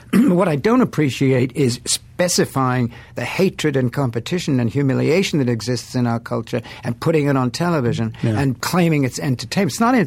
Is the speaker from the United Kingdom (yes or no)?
yes; England, United Kingdom; You know, I'm English.